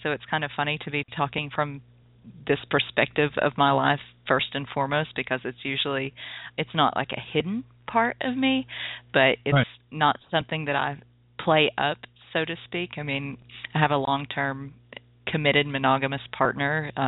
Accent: Tennessee, United States; You know, I'm from Tennessee

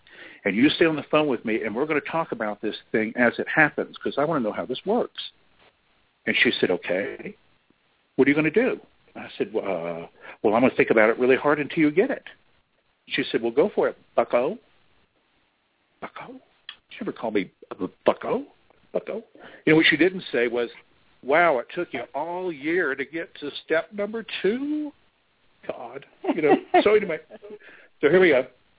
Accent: Texas, United States; No, I'm from Texas.

